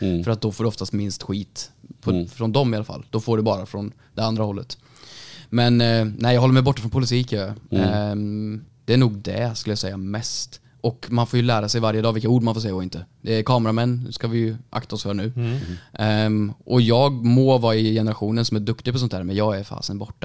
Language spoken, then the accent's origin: Swedish; Värmland, Sweden; now in Stockholm, Sweden; för jag flyttade hit för 2 år sedan från Värmland.